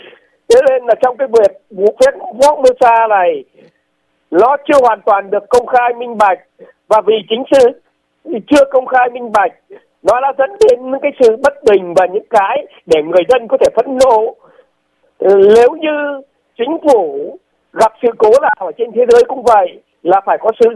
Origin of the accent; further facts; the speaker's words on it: Hải Dương, Vietnam; ngay cả ví dụ như ở Hải Dương quê tôi